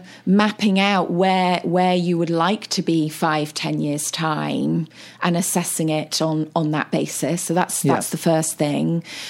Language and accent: English; United States; now in United Kingdom; I grew up in the States, and I find it interesting how in the United States, lawyers tend to go onto boards.